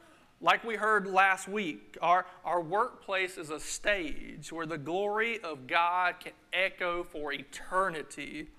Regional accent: Woodruff, United States; I am from Woodruff.

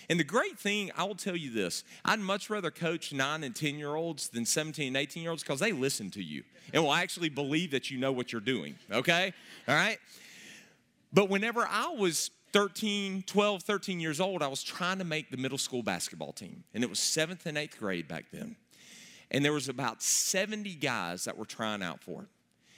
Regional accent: Gaffney, South Carolina, United States; and I grew up together over in Gaffney.

